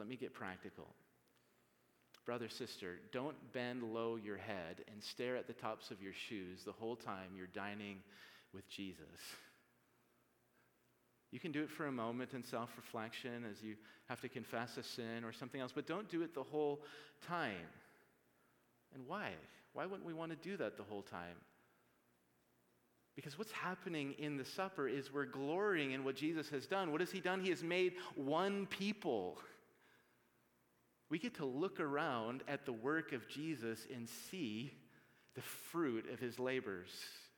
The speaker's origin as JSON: {"language": "English", "region": "Midwest", "country": "United States", "said": "I'm from the Midwest, so you can't take that last dinner roll until you've asked everyone at the table if they want it."}